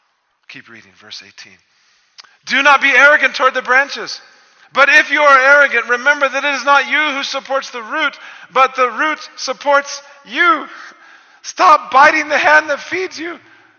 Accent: Pofadder, Northern Cape, South Africa; Nobody's from nowhere, right? I was from Pufadder, right?

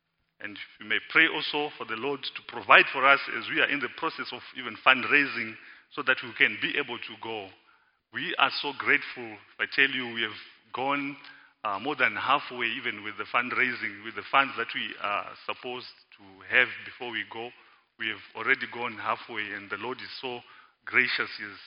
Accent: Zimbabwe; moved away as an adult; now in South Africa; I am originally from Zimbabwe, and it has been my country of birth. I lived in Zimbabwe for 24 years. And I'm been in South Africa for 10, so you can even guess how old I am even from there.

